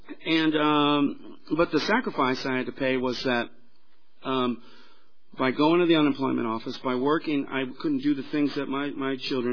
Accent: Hollywood, California, United States; born there; I was born on Sunset Boulevard in Hollywood, California, in 1966

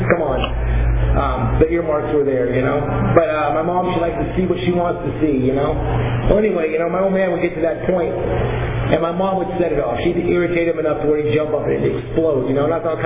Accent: Lompoc, California, United States; I grew up in this little town. I'm from Fresno, but I'm not from Fresno. I grew up in this little town called Lompoc, out on the coast.

